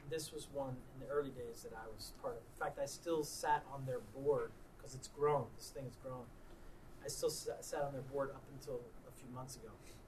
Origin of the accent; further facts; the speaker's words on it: Tampa, Florida, United States; Guy said, "Where are you from?" I say, "Tampa." He says, "The Mons Venus," which is a strip club. That's what he knew about Tampa.